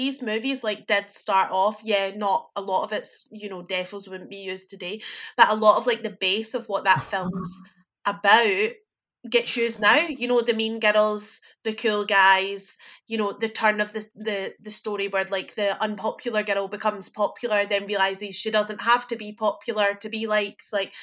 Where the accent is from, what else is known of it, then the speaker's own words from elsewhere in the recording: Glasgow, Scotland, United Kingdom; I did that as a Glaswegian teenager, being like your shirt, shut up.